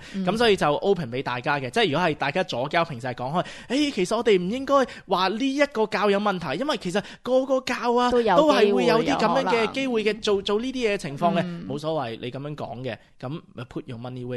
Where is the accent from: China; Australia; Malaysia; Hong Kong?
Australia; 即系呢一个我哋澳洲嘅文化，因为我哋澳洲人都中意赌钱嘅咁样。